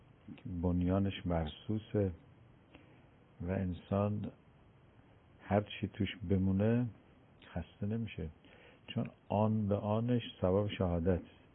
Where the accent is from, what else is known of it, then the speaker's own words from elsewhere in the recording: Kerman, Iran; من یادم ما کرمانی هستیم